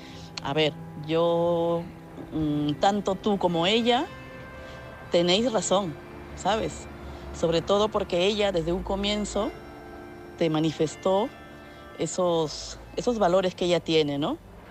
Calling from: Madrid, Community of Madrid, Spain; de Madrid.

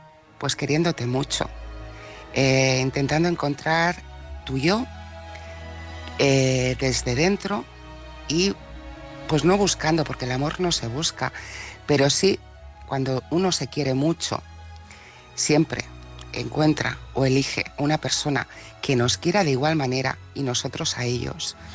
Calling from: Barcelona, Catalonia, Spain; de Barcelona.

